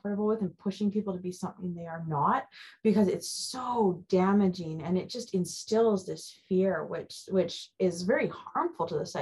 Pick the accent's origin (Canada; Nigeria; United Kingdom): Canada; Perplexes me because I'm from Canada and Alana's from the United States.